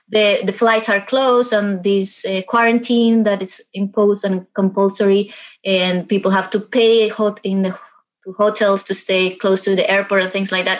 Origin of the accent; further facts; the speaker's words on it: Colombia; moved away as an adult; Well, I was born in Colombia, born and raised. And since I was 21, I started my nomadic life. So I have moved a lot. I have lived in different countries, always come back to Colombia and then go again